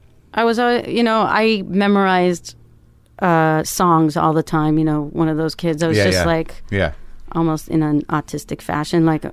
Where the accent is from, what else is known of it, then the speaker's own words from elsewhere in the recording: Canada; My dad and my brother made me play hockey because I'm Canadian.